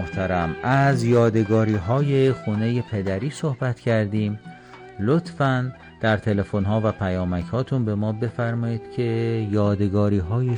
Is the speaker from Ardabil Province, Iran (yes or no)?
yes; Ardabil, Ardabil Province, Iran; نه به عنوان یک کسی که به هر حال اردبیلی هستم، بلکه به عنوان یک ایرانی علاقمند هستم